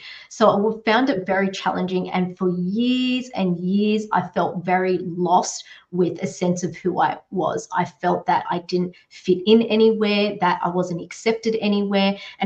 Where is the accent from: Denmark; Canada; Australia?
Australia; and my mother is Chinese Timorese. So we've got the Chinese plus the Indigenous Timorese. And I was born in Australia, and I grew up with two different, like, there's four different cultures mixed.